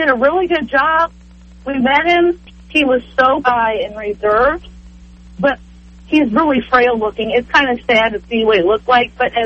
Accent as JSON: {"language": "English", "town": "Indian Head", "region": "Maryland", "country": "United States", "said": "I'm also from Indian Head, so I can see how empty it is"}